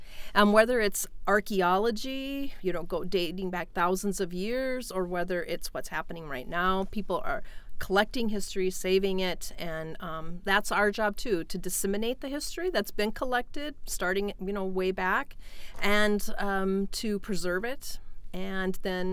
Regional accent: Colorado, United States; And I had just moved here. I'm originally from Colorado.

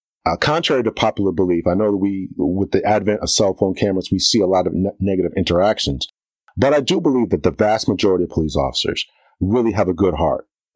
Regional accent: Waterbury, Connecticut, United States; I joined in 1995, and growing up, I grew up in Waterbury, Connecticut. Fairly.

